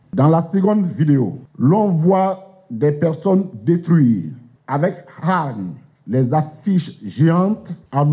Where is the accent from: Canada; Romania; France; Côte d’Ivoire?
Côte d’Ivoire; Mais notre droit aussi, en tant qu'Ivoirien, c'est d'aller là où on veut.